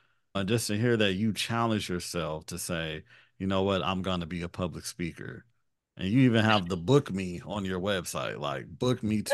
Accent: Chicago, Illinois, United States; Like in Chicago, I'm from Chicago.

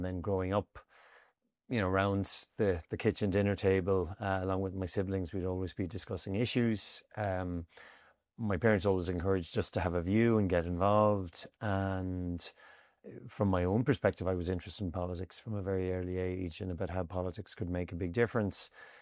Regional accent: Gorey, Leinster, Ireland; I love my hometown and the surrounding area. And for anyone who wants to come and visit Gorey, it's a great place.

